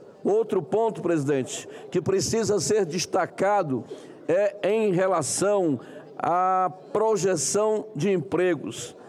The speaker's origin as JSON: {"language": "Portuguese", "region": "Pará", "country": "Brazil", "said": "lá no meu estado do Pará"}